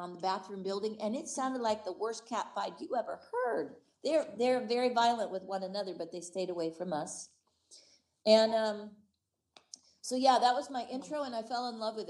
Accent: California, United States; also born or lived in Iowa; born in Iowa, youngest of three, and moved in 1965 to California. Growing up in California is a lot different than growing up in Iowa

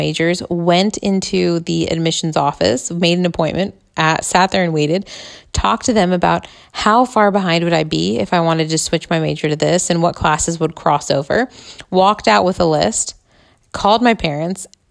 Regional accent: United States; I know, at least as an American, as someone who was taught, you know, as a millennial generation, I'm 33 years old

